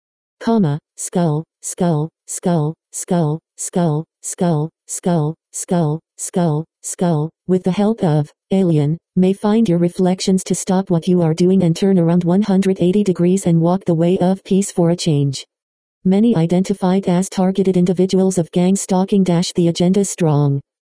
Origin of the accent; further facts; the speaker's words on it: San Bernardino, California, United States; This occurred when I first came back to San Bernardino, my hometown